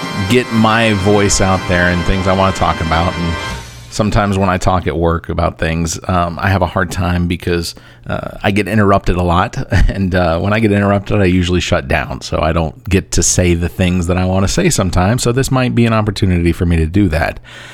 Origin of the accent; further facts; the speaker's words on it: Atlanta, Georgia, United States; now in Columbia, United States; I'm originally from Atlanta. I now live in Columbia, South Carolina, where it is hot.